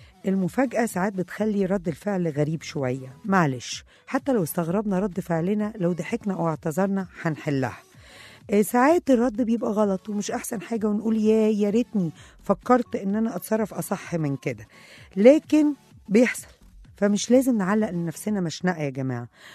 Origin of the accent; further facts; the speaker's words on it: Egypt; مش من جوهر اخلاقنا كمصريين ومجتمع مترابط من قديم الازل بكل طوائفه